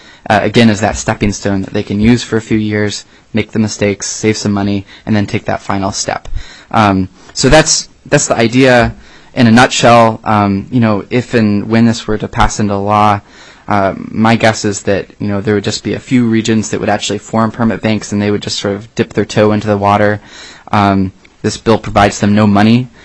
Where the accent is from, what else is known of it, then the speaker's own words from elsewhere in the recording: Alaska, United States; growing up in Southeast, I'm just happen to be familiar with the fisheries of Southeast